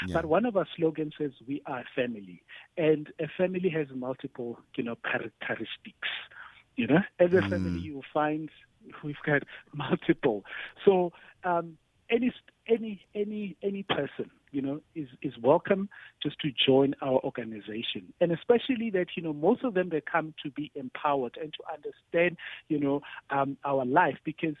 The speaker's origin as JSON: {"language": "English", "country": "South Africa", "said": "Just like, you know, us as South African, we said we are a rainbow nation."}